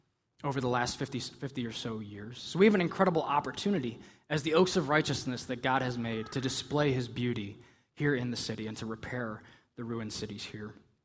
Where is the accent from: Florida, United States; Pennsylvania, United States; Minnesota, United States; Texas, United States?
Pennsylvania, United States; I always say, I'm from a small town, central Pennsylvania. We have Comcast employees in my hometown.